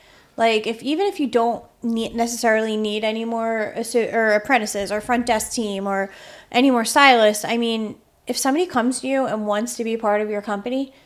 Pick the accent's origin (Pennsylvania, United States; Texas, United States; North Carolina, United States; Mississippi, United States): Pennsylvania, United States; Philadelphia; Yes, we are from Philly, and we love the Eagles and the Phillies.